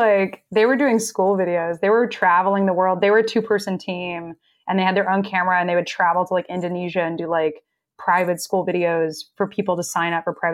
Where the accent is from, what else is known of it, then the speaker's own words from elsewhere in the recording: Texas, United States; because I'm from Texas.